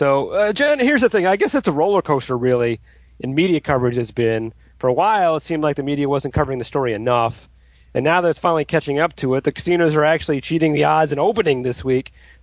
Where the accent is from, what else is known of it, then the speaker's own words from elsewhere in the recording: Ohio, United States; Well, you know, I grew up in Ohio, and when it flooded, it was like fun for the kids to go out in the street and play